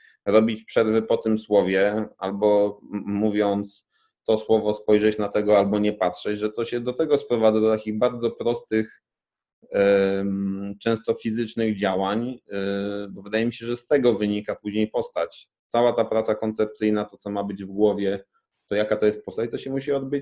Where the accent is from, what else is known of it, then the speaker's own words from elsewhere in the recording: Katowice, Silesian Voivodeship, Poland; no ja pochodzę z Katowic, nie do końca jestem Ślązakiem, bo rodzina mojej mamy nie jest ze Śląska